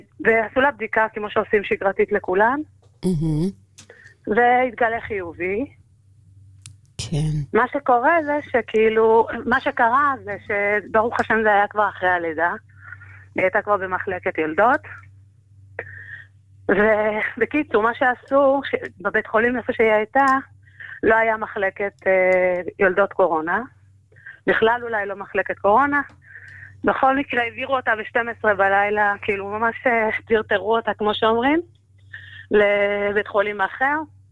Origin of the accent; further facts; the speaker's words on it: Jerusalem, Jerusalem District, Israel; אני ירושלמית.